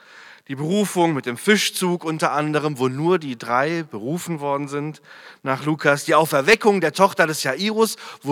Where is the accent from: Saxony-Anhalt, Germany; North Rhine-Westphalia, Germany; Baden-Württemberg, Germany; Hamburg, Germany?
Baden-Württemberg, Germany; Freiburg; ich komme aus Freiburg, ziemlich weit weg aus dem Ruhrgebiet.